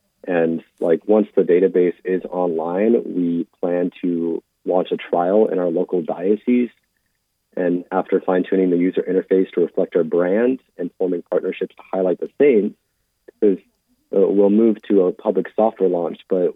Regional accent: Spokane, Washington, United States; because I'm from Spokane, Washington, so we'll say Spokane, Washington.

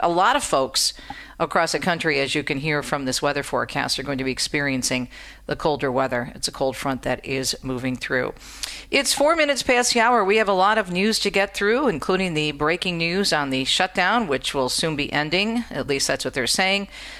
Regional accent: Michigan, United States; And my home state of Michigan at rock bottom

